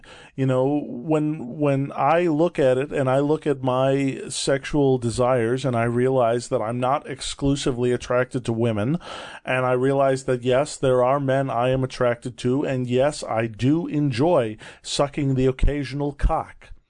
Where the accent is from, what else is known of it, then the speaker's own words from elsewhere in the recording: Chicago, Illinois, United States; We're from Chicago